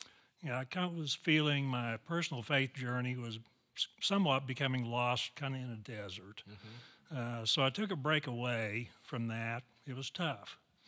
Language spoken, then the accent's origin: English; Kingman, Kansas, United States; now in Oklahoma, United States; I was born and raised in Kingman, Kansas, which is a little west of Wichita, a little wheat farming community. There. Came to Oklahoma and OU in 1973, sooner here, where I met my soulmate, Carla.